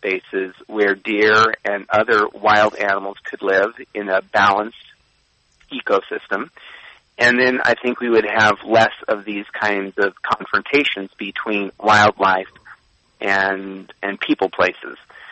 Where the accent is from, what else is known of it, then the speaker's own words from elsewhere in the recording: Los Angeles, California, United States; And I grew up actually in the Hollywood Hills, and I saw many animals harmed by fencing that was being put up